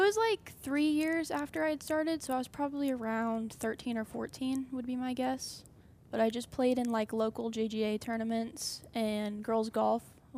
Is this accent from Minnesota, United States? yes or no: no; Lubbock, Texas, United States; And then when I grew up in Lubbock, Texas. And then when we moved to Arizona is when I finally picked up a golf club and tried it out.